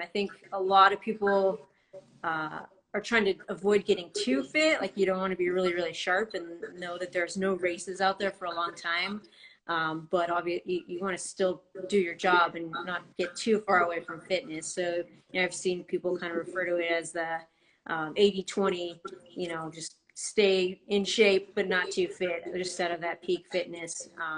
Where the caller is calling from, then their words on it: Rochester Hills, Michigan, United States; But I'm out in Michigan right now. So we're downstate is kind of how Michiganders refer to it, in Rochester Hil